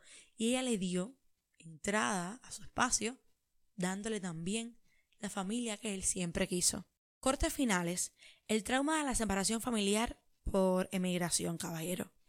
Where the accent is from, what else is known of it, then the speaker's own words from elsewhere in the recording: Cuba; como persona que, como les digo, como cubana, que identifico mi realidad en este tipo de dramatizados